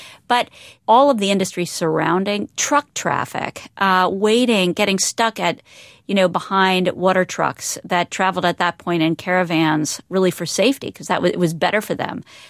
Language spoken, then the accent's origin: English; Philadelphia, Pennsylvania, United States; now in New York City, United States; I live in New York City, but I'm from Philadelphia.